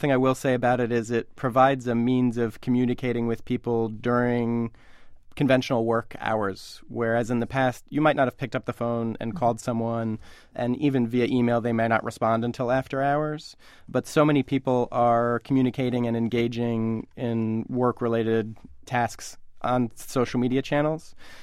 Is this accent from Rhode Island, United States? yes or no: yes; Rhode Island, United States; I'm therefore more partial to a beer that's brewed in my home state.